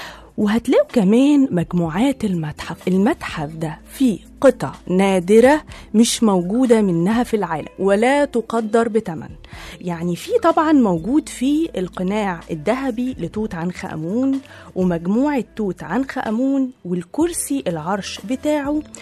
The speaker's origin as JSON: {"language": "Arabic", "country": "Egypt", "said": "الفراعنة بجد يعني خير أجداد لينا كمصريين"}